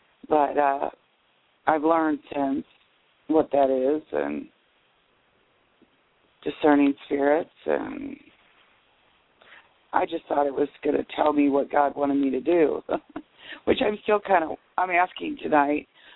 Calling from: Nebraska, United States; I'm from Nebraska.

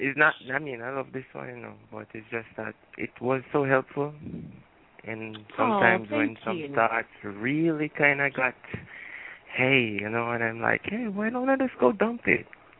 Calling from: Jamaica; and I'm calling from Jamaica.

